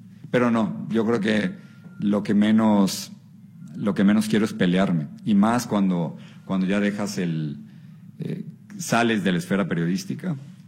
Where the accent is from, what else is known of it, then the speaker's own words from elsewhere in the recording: Mexico; algo que siempre me ha fascinado de ser mexicano es que, bueno, venimos del país de Frida Kahlo y de Diego Rivera y de Carlos Fuentes y de Octavio Paz